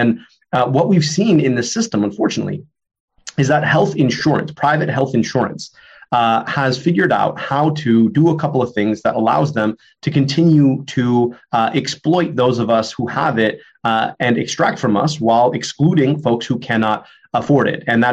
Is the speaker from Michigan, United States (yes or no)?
yes; Michigan, United States; Growing up in Southeast Michigan, I could go 15 minutes and go 10 years difference in life expectancy to Detroit.